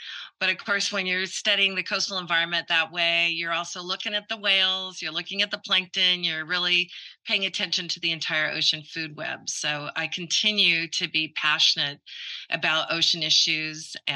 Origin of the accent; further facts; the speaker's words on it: San Luis Obispo, California, United States; I was born and raised in San Luis Obispo. I'm a native.